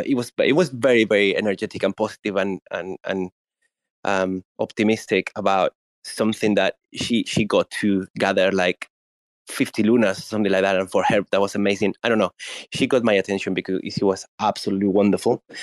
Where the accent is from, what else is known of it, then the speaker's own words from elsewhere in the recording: Madrid, Community of Madrid, Spain; English is a second language; now in London, United Kingdom; I'm from Spain, from Madrid, Spain, but I've been living in London for 10 years already.